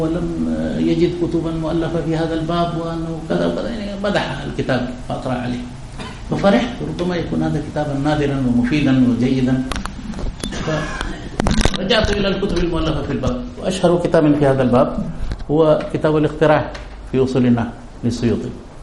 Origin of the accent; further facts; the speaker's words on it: India; Arabic is a second language; كنت ذكرت لكم عندنا في الهند الهاء تكتب بطريقة عجيبة